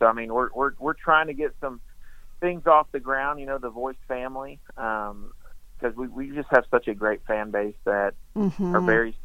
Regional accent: Dominican Republic; So growing up, you know, we grew up in the Dominican Republic. We were very poor, so we didn't have a ton.

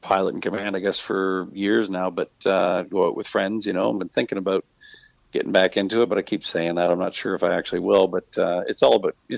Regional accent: Camrose, Alberta, Canada; also born or lived in Barrie, Ontario; I was born in Barrie, Ontario, but we moved out to Camrose, Alberta when I was a little guy. So my first memories are of Camrose on the farm

